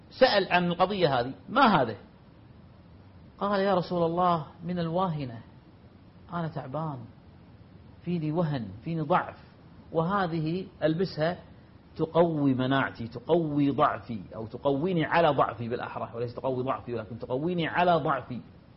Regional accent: Kuwait; أذكر قبل في فيلكة، في جزيرة فيلكة عندنا في الكويت

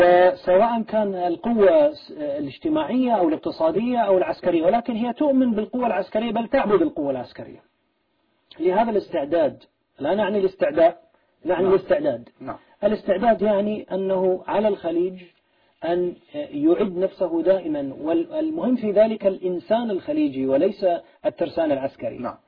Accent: Bahrain; وهذا ما حصل عندنا في البحرين عمليا

